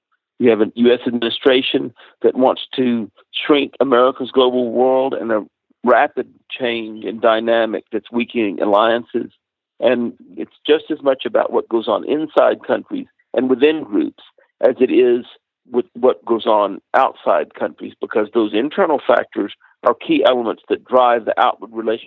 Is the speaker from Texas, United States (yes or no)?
yes; Texas, United States; I journeyed to London, New York, Washington, D.C., and around my home state, Texas